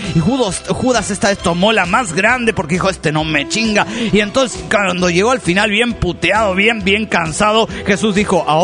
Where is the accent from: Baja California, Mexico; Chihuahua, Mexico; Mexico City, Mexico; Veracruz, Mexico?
Baja California, Mexico; Tijuana; Hola, ¿qué tal? … de Tijuana.